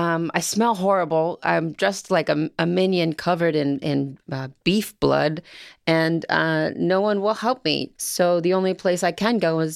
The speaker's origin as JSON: {"language": "English", "country": "United States", "said": "The biggest, and I'm from America. I've never seen a gun like this."}